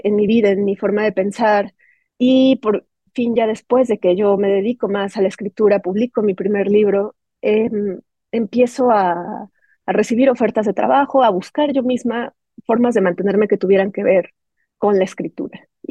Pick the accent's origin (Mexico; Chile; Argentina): Mexico; Tlaxcala; born there; moved away as an adult; also born or lived in Puebla; now in Mexico City, Mexico; yo, como dijiste, nací en Tlaxcala, entonces tuve que emigrar primero a Puebla, donde estudié una licenciatura, luego vine a Ciudad de México también por estudios.